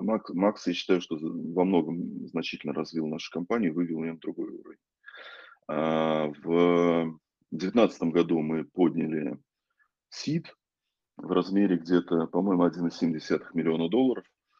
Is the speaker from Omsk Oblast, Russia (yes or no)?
no; Nizhny Novgorod, Nizhny Novgorod Oblast, Russia; я сам из Нижнего Новгорода базово